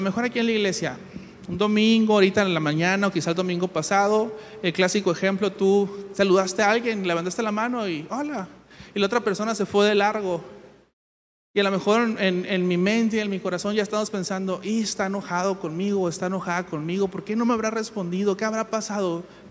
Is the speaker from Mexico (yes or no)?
yes; Mexico; como cultura mexicana, culturalmente, tenemos un refrán.